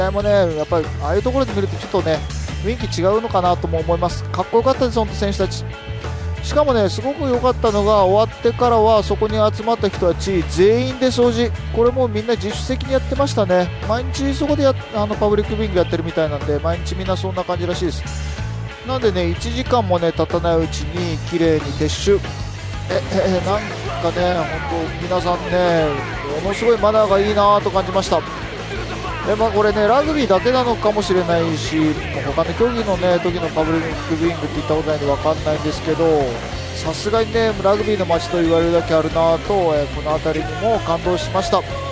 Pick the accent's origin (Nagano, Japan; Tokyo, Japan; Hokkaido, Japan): Hokkaido, Japan; Sapporo; その頃にね、地元のね僕の地元の札幌から友達が